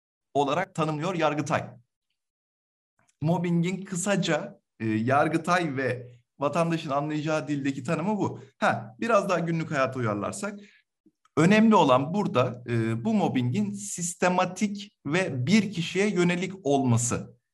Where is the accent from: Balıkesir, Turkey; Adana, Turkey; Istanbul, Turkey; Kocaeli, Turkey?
Kocaeli, Turkey; Doğma büyüme Kocaeli'liyim. Halen Kocaeli'de yaşıyorum.